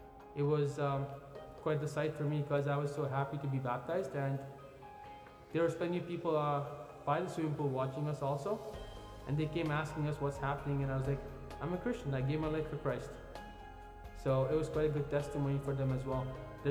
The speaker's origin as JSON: {"language": "English", "town": "New Delhi", "region": "Delhi", "country": "India", "moved": "as an adult", "lives_now": "Canada", "said": "I'm originally from India, the capital of New Delhi. I came to Canada in 2006. I came here for chef school. I moved into Moss Park"}